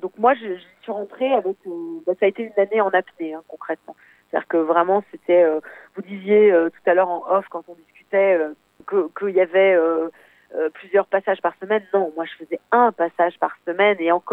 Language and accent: French; Grand Est, France; also born or lived in South-west France; Disons que je suis très alsacienne mais j'ai grandi partiellement dans le sud-ouest parce que j'ai une famille qui est un peu tentaculaire comme ça, donc on est allé s'installer dans le sud-ouest.